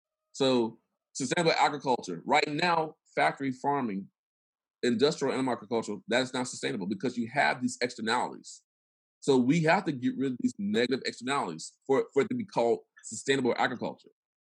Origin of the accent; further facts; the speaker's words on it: Mississippi, United States; I'm from Mississippi. Mississippi is an agricultural state, right?